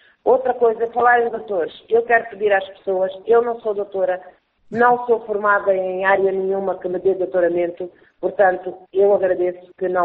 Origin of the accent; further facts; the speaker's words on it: Malanje, Angola; born there; eu nasci em Malanje, eu gosto de Malanje.